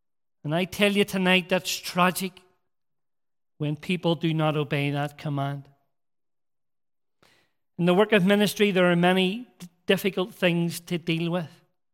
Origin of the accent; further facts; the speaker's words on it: Rathcoole, Northern Ireland, United Kingdom; Folks here in Trinity will know that I grew up in Rathcoole, Loyalist Estate outside of Belfast.